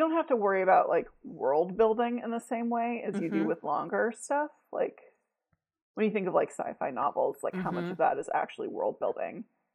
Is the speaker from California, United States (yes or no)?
no; Virginia, United States; I grew up in Northern Virginia, so that is familiar territory for me.